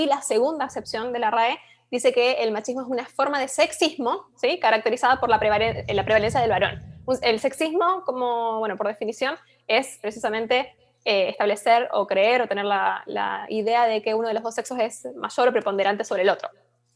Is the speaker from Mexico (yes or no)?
no; Argentina; now in Lima, Peru; yo soy argentina, pero estoy acá sirviendo en Lima, Perú.